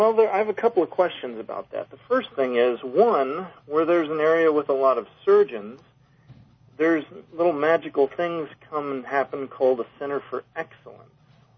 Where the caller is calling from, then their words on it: Minnesota, United States; from Minnesota.